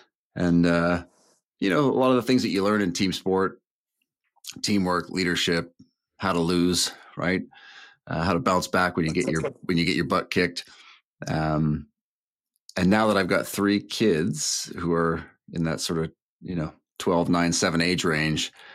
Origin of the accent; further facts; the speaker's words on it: Oakville, Ontario, Canada; born there; So I was born in Ontario, Oakville, Ontario, Canada.